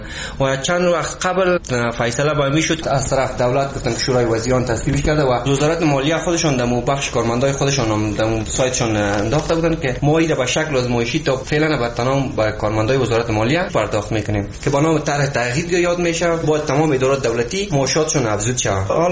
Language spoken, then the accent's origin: Persian; Afghanistan